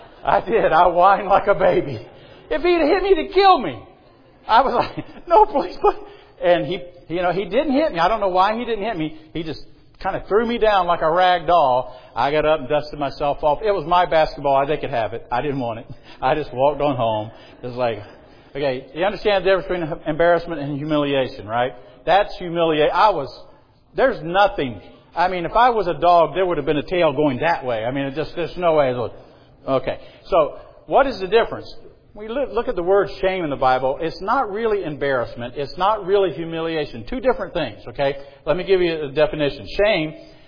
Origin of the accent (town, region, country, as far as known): Marion, South Carolina, United States; born or raised there